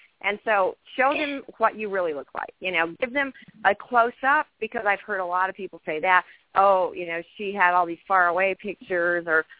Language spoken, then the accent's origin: English; Oklahoma, United States; I'm from Oklahoma and he's from Kansas.